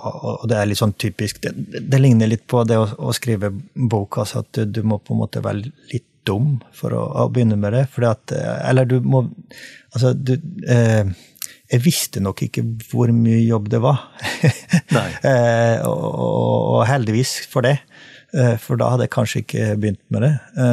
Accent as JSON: {"language": "Norwegian", "region": "Trøndelag", "country": "Norway", "lives_now": "Sørlandet, Norway", "said": "altså som trønder, eksiltrønder da, siden jeg bor på Sørlandet"}